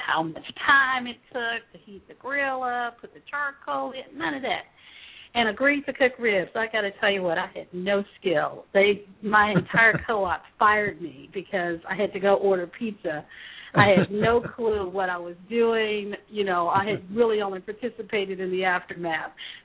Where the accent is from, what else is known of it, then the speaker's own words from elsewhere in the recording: Memphis, Tennessee, United States; I grew up on Beale Street.